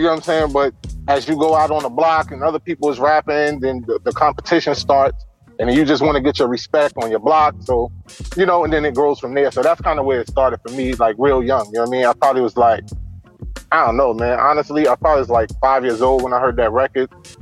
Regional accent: Queens, New York, United States; I'm from New York as well, you know what I'm saying? Hailing from Queens, New York, you know what I mean?

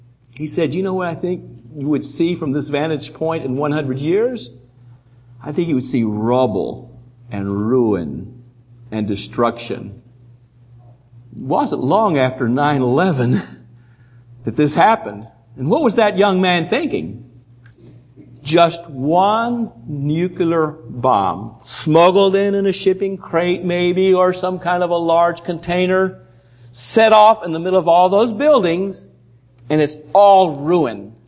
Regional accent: Alabama, United States; now in New Jersey, United States; I live in New Jersey. I've even been accused today of talking like a Yankee. But I'm from North Alabama.

